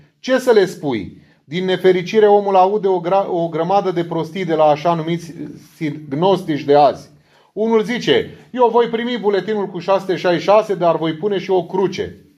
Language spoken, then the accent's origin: Romanian; Romania; să nu uităm că suntem ortodoxi și să nu uităm că suntem români.